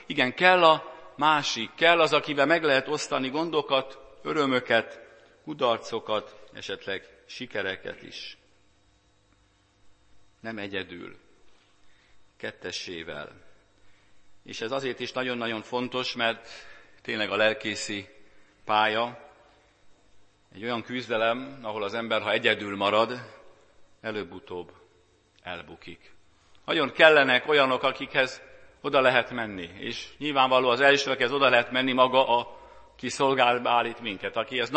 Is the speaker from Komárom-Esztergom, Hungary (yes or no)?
no; Nyíregyháza, Szabolcs-Szatmár-Bereg, Hungary; lehet Nyíregyháza határában, én ott elég sokat jártam, mert ott nőttem föl